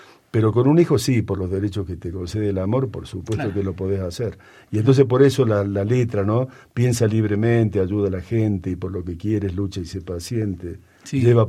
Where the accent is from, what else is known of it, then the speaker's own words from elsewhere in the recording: Argentina; moved away as an adult; also born or lived in Brazil; yo cuando me fui de Argentina, tenía 19 años, me fui a... Ya cuando ya me decidí a no ser ingeniero ni nada de eso, me fui a Brasil y viví un tiempo en Brasil